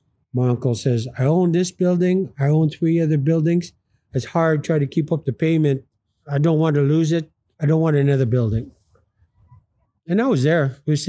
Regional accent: Juneau, Alaska, United States; I was born and raised in Juneau, Alaska. I am what you would call Indopino Mestizo.

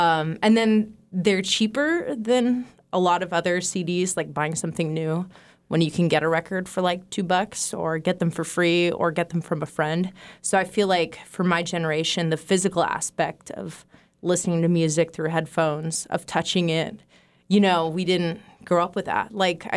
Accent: Juneau, Alaska, United States; I grew up here in Juneau and actually went to the used record sale as a teenager.

